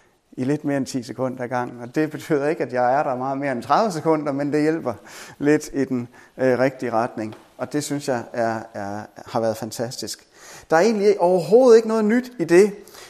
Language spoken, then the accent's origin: Danish; Capital Region of Denmark, Denmark; Nu er jeg fra Vestegnen i København